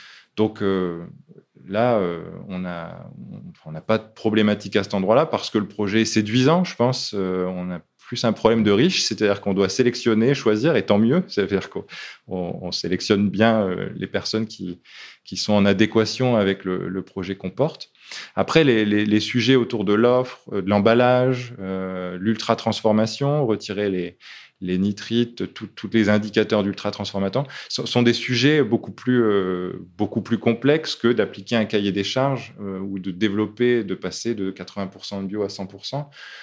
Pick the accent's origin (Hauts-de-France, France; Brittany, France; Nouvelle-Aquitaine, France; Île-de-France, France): Hauts-de-France, France; Lille; Je suis lillois au départ, oui. Et donc, toujours même, dans le cœur, ce n'est pas qu'au départ.